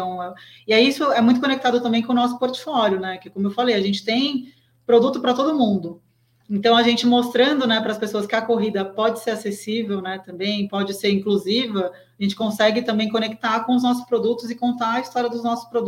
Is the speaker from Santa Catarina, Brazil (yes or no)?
no; São Paulo, Brazil; Eu sou de São Paulo, mas eu queria ir lá para correr a Maratona do Rio.